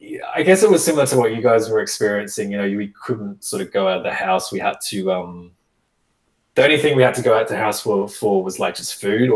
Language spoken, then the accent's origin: English; Australia; now in Queensland, Australia; I grew up down south in Australia and it gets quite cold down there.